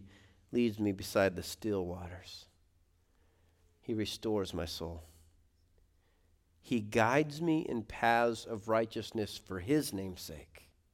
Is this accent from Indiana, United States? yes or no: no; Colorado Springs, Colorado, United States; I grew up in Colorado Springs, and I'd go hunt rabbits with my dad in the mountains in the wintertime.